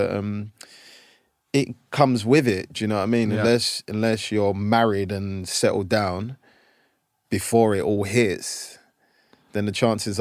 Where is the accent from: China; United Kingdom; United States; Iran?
United Kingdom; England; Whereas growing up in England, when I was playing, like, sometimes people would hang out